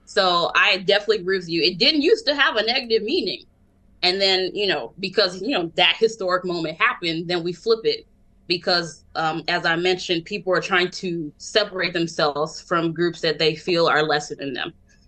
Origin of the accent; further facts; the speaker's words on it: United States; I can't speak to really anywhere else, but I grew up in the States